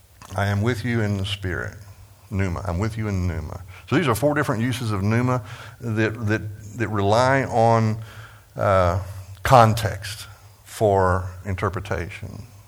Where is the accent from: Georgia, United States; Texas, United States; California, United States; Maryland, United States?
Texas, United States; I grew up in Texas, and so I'm rudimentary in Texan, and I'm horrible in Greek, and worse in English